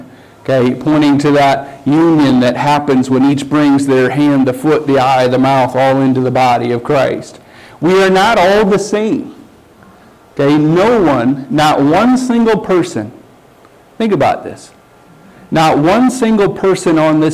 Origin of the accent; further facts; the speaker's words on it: South Dakota, United States; I grew up in South Dakota, farming and ranching. We did both.